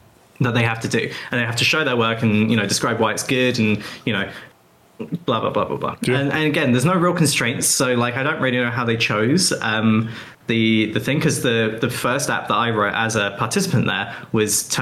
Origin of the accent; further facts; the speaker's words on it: Plymouth, South West England, United Kingdom; I'm from Plymouth, in the southwest of England.